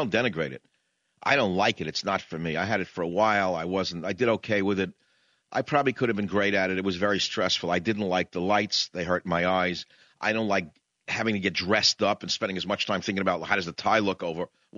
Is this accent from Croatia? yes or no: no; San Francisco, California, United States; I absolutely, of course, better than a healthy person because I'm from San Francisco.